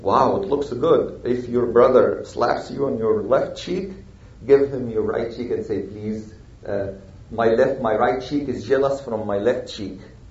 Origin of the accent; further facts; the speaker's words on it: Indiana, United States; I came from Indiana, and there is a city in Indiana.